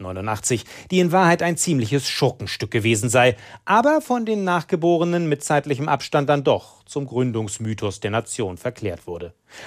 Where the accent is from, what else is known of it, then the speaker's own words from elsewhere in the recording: Poland; German is a second language; wenn ich als Pole über etwas stolz sein sollte